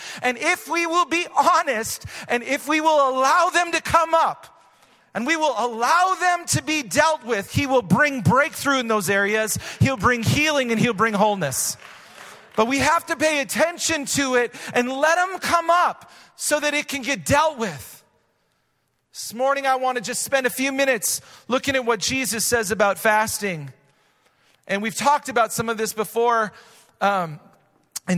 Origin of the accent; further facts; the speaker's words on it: Wisconsin, United States; I mean, I grew up in Wisconsin, so it was cheese everything.